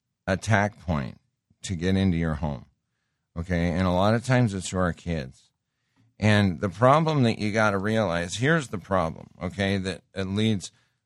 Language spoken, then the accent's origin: English; Great Falls, Montana, United States; Folks, I grew up in Montana. I mean, I was probably literally drinking too much on the weekends in like between 7th and 8th grade.